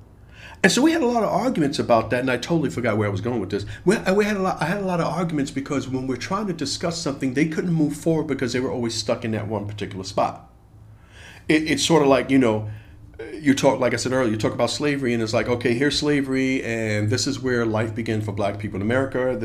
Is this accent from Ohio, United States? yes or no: no; Bronx, New York, United States; a lot of my classmates were from Harlem. I was from the Bronx.